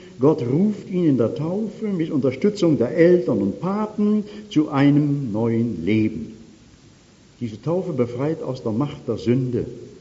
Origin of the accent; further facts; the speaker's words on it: Baden-Württemberg, Germany; Bei uns im Süden, im Schwabenländle, ein Aufruf zum Gebet.